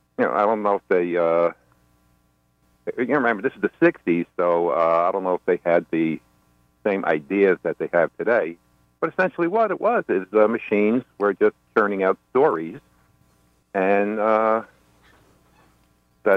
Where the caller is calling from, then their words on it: Woodbridge, New Jersey, United States; I'm calling from... Woodbridge, New Jersey.